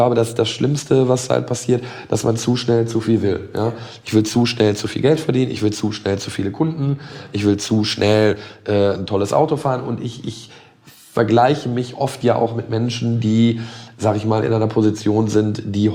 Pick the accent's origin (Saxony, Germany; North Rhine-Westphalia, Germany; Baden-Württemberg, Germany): North Rhine-Westphalia, Germany; also born or lived in Ruhr area; ich komme jetzt selber auch geboren oder gebürtig vom Niederrhein. Ich bin geboren im Ruhrgebiet, aber dann im Grunde groß gewachsen am Niederrhein.